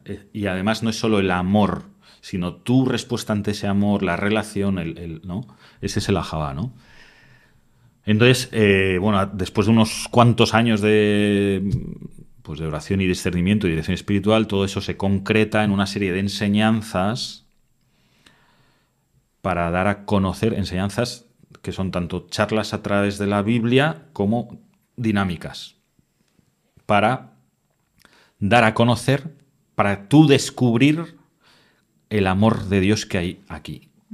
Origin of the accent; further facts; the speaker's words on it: Castile and León, Spain; vete a mi pueblo, que es un pueblo de Ávila, de 1.200 habitantes